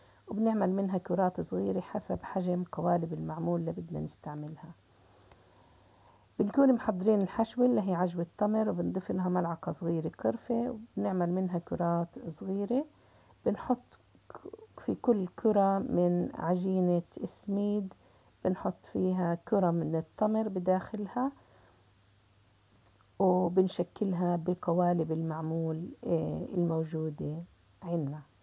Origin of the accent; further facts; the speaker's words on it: Tulkarm, West Bank, Palestine; أنا من فلسطين، من مدينة تولكرم.